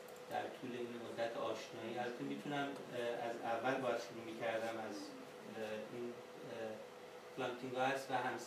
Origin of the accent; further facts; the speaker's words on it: Iran; از ایران اومدم میخوام ایشونو ببینم